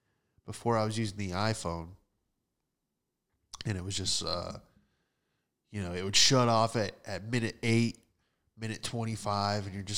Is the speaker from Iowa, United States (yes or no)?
no; Florida, United States; I guess that's kind of normal for growing up in Florida.